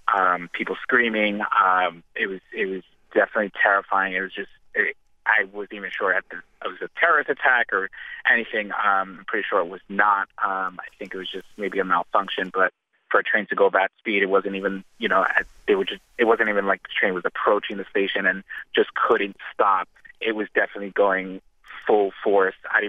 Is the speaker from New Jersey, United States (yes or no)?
yes; West New York, New Jersey, United States; I kind of made sure I got on the nearest light rail back to my hometown in West New York.